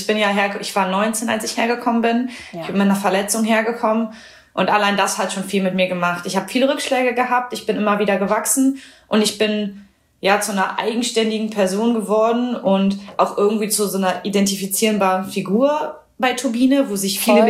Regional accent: Düren, North Rhine-Westphalia, Germany; now in Potsdam, Germany; Also ich liebe auch Köln, ich liebe meine Heimat, also Düren da in der Richtung. Und ich kann mir auch vorstellen, bei meiner Familie irgendwann wieder zu wohnen

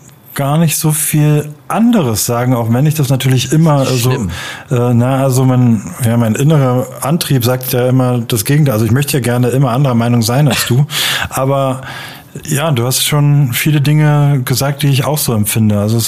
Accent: Berlin, Germany; now in Upper Bavaria, Germany; als Berliner und jetzt Exil-Oberbayer

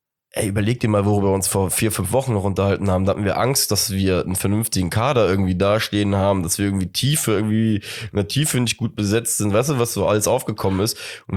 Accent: Cologne, North Rhine-Westphalia, Germany; als Kölner

